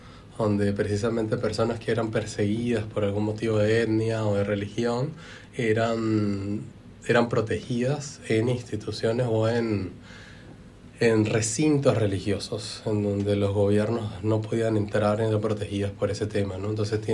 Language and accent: Spanish; Venezuela; Sobre todo que yo soy venezolano y, bueno, amamos ese tipo de cosas del país